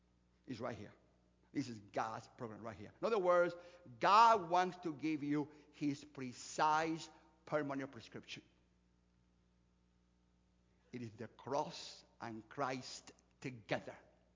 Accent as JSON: {"language": "English", "country": "Cuba", "lives_now": "United States", "said": "Listen, I came from Cuba as a refugee."}